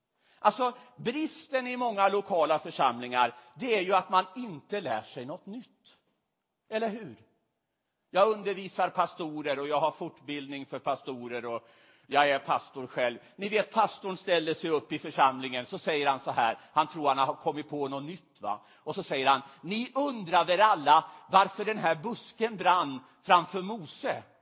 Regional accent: Västerås, Västmanland County, Sweden; Jag är uppväxt i Västerås.

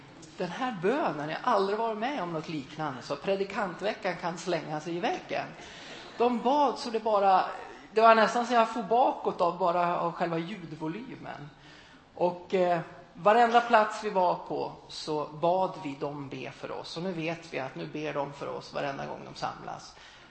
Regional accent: Sweden; Då sa jag på slutet att vi kommer ju från ett land som vi har mycket saker. Vi är materiellt sett mycket bra i Sverige.

